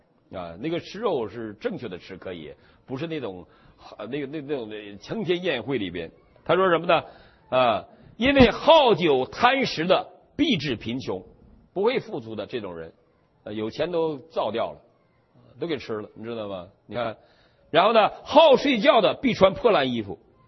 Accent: China

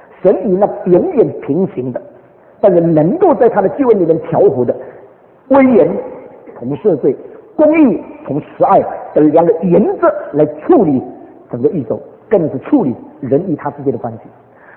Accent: China; 我们中国人就讲严父慈母，你看到没有？

